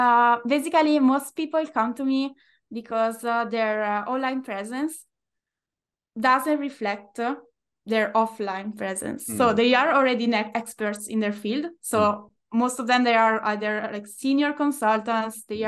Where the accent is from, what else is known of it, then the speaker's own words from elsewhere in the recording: Dublin, Ireland; English is a second language; moved away as an adult; now in Spain; so from Dublin, so I was from Ireland to Spain